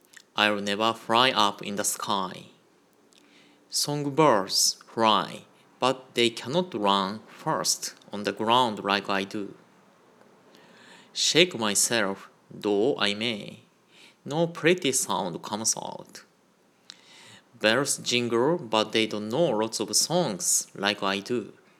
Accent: Nagato, Yamaguchi, Japan; now in Hawaii, United States; "Oh, I'm from Hawaii, but I'm originally from Nagato City, Yamaguchi,"

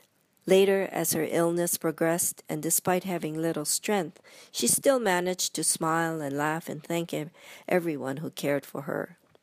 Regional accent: Hilo, Hawaii, United States; or to us growing up in Hilo at the time, the tea garden.

